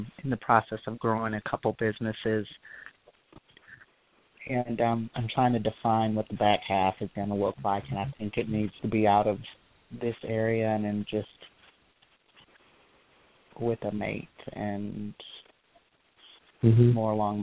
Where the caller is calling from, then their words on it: Texas, United States; from Texas.